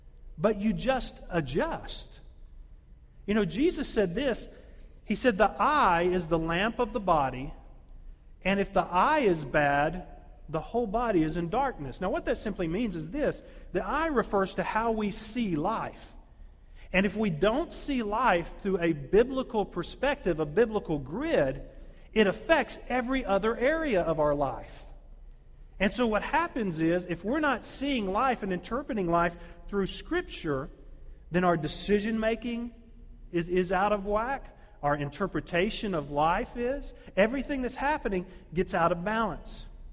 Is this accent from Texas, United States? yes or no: yes; Texas, United States; As Micah mentioned, we came up from Texas. We just relocated down there. I actually grew up there.